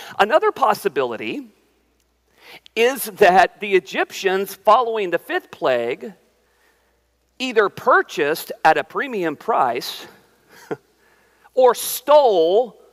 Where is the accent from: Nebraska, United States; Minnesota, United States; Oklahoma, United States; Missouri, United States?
Oklahoma, United States; I grew up in Oklahoma. I've seen some really gnarly hailstorms in my life.